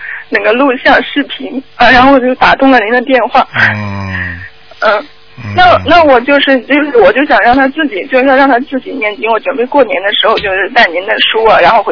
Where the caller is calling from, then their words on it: Shenzhen, Guangdong, China; 我是中国这边深圳的。